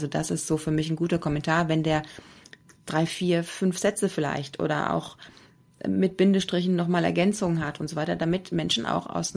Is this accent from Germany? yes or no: yes; Cologne, North Rhine-Westphalia, Germany; weil ich komme aus Köln